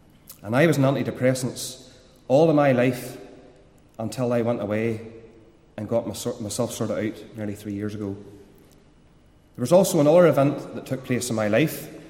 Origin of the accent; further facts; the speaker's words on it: Randallstown, Northern Ireland, United Kingdom; I was born in Randallstown. I lived in Randallstown. I attended Randallstown Central Primary School as a young boy.